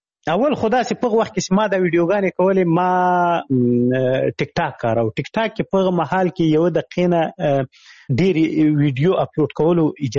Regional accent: Khyber Pakhtunkhwa, Pakistan; ماشومتوب په شمشتو کې تیر کړی شمشتوي مهاجرینو کمپوس

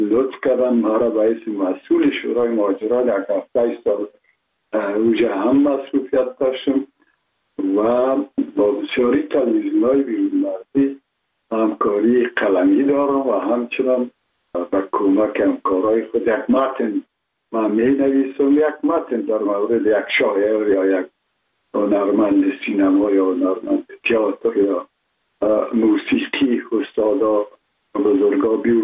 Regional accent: Kabul, Afghanistan; born there

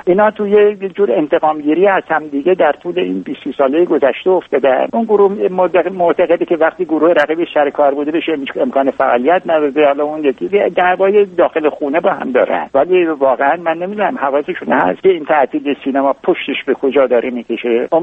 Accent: Khuzestan, Iran; born or raised there

